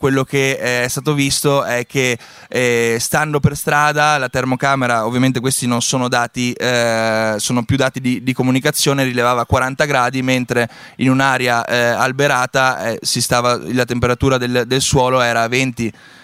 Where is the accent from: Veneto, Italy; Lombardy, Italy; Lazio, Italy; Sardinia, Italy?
Veneto, Italy; Padua; Io vengo da Padova